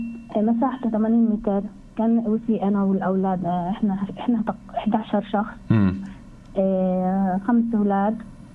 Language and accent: Arabic; Jerusalem, Palestine; احنا عندنا في فلسطين يعني بالقدس بالذات وضعنا كثير صعب يعني